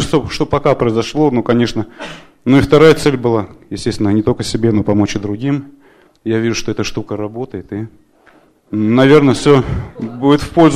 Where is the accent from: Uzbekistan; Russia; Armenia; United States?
United States; Denver, Colorado; я из Денвера, Колорадо.